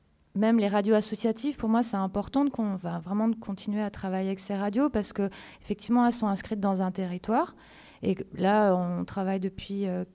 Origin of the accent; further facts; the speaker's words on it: France; now in Brussels, Belgium; quand j'ai quitté Bruxelles, j'ai quitté la France et que je suis arrivée à Bruxelles et que j'ai commencé à travailler pour la CSR